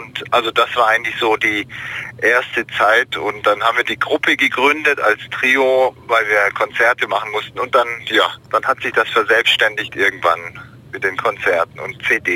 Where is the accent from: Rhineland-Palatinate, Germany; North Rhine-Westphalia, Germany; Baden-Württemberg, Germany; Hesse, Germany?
Baden-Württemberg, Germany; Ulm; born there; now in Freiburg, Germany; Ich bin gebürtiger Ulmer